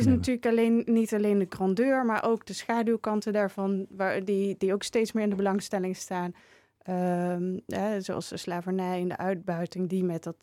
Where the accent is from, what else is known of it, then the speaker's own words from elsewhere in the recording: North Brabant, Netherlands; accent: Brabantian; Het kan ook mijn Brabants accent.